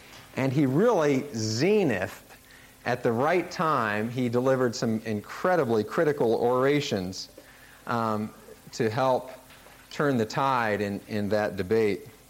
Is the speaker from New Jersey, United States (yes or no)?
no; Lafayette, Indiana, United States; And when he found out I was from Lafayette … you know, down the hall.